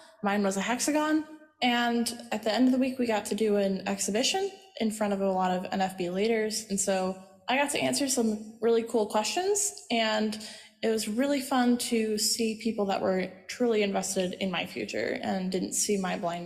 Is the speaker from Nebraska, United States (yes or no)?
yes; Nebraska, United States; I am a college student right now, and I am from Nebraska.